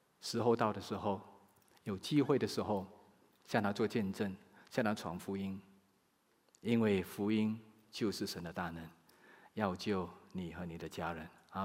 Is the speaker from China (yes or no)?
no; Malaysia; 我一定特地的从吉隆坡开车，开了3个多小时的车来到我的老家